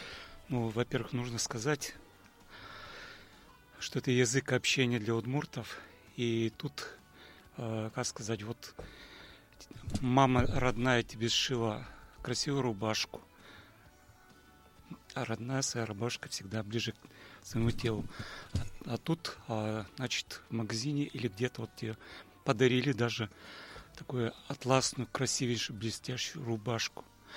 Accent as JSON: {"language": "Russian", "region": "Udmurtia", "country": "Russia", "tie": "born or raised there", "said": "Да, из Глазовского района."}